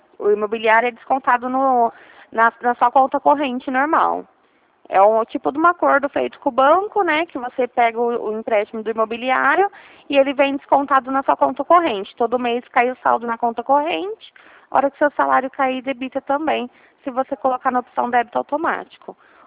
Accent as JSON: {"language": "Portuguese", "town": "Ribeirão Preto", "region": "São Paulo", "country": "Brazil", "said": "Isso mesmo. Eu sou daqui de Ribeirão Preto, tá?"}